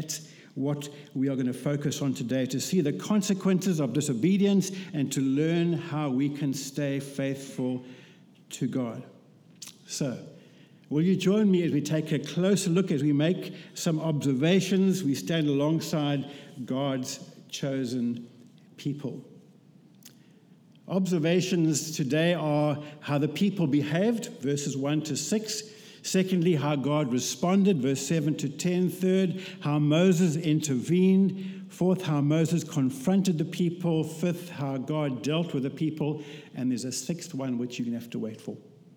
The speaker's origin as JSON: {"language": "English", "town": "Port Elizabeth", "region": "Eastern Cape", "country": "South Africa", "tie": "born or raised there", "said": "my hometown is Port Elizabeth. You need to know that times have changed. It's now called Gqeberha."}